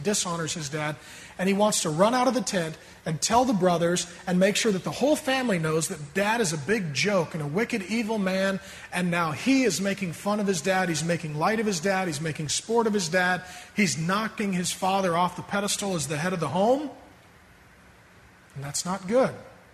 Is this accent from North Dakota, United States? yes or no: yes; Grand Forks, North Dakota, United States; born there; I was born in Grand Forks, North Dakota.